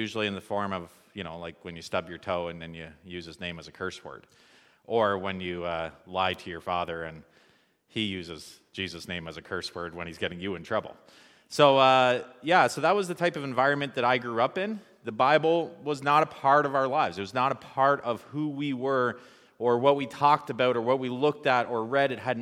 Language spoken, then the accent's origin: English; Brockville, Ontario, Canada; I'm an Ontario boy through and through. My wife's a Maritimer. Don't hold that against her. No, I'm joking. I grew up in Brockville, Ontario